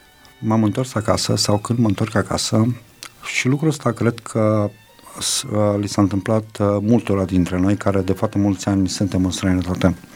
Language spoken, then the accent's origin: Romanian; Râmnicu Vâlcea, Vâlcea County, Romania; born there; Dar mă consider un român de pretutindeni cu adevărat. De ce? Pentru că, așa cum vă spuneam, sunt născut la Râmnicu-Vâlcea, sunt crescut în Tulcea, mutat în Piatra Neamț, plecat în Italia de 25 de ani aproape. Mama este moldoveancă